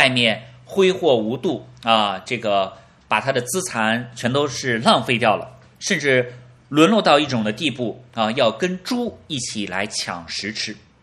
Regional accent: China; 我们今天作为中国人来讲，我们问候最多的方式就是握手啊

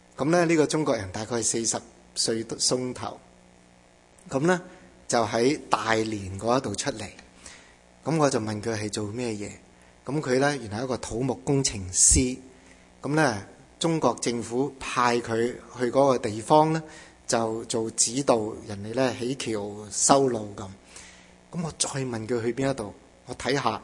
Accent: Canada; 我心里面就立刻讲，我唔系中国人，我系加拿大人

